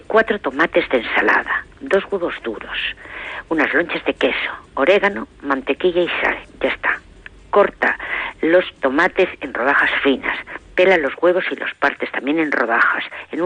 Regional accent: Valencia, Valencian Community, Spain; soy valenciana y muy orgullosa.

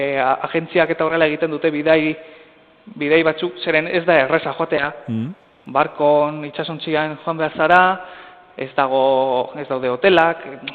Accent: Zumarraga, Basque Country, Spain; Eta ni Zumarragakoa naiz

